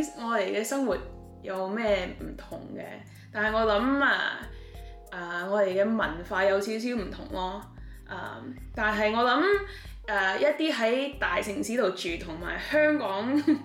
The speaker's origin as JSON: {"language": "Cantonese", "town": "Toronto", "region": "Ontario", "country": "Canada", "tie": "born or raised there", "said": "但係我喺多倫多長大就不一樣咯，唔同紐約嗰個咁嘅大城市的生活不一樣。"}